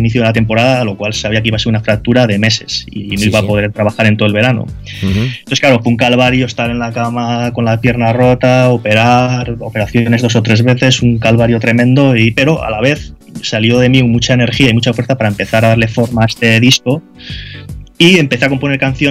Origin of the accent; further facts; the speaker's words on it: Pamplona, Navarre, Spain; Bueno, yo soy navarro, de Pamplona.